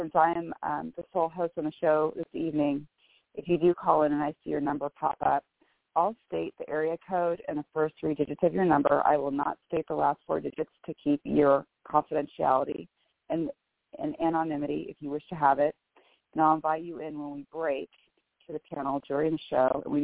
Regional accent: Bellevue, Washington, United States; I'm from Bellevue, Washington.

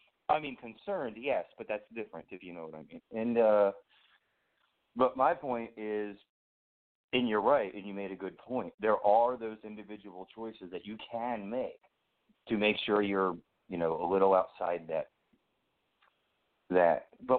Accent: Baltimore, Maryland, United States; Like, I'm from Baltimore originally, and I lived in D.C. for a little while, or right near D.C.

